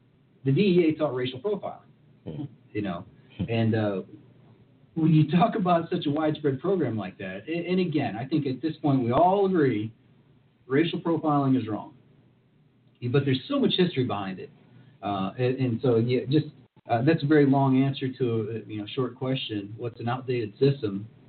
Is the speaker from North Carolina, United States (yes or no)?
no; Florida, United States; You know, the same thing happened where I grew up in Volusia County.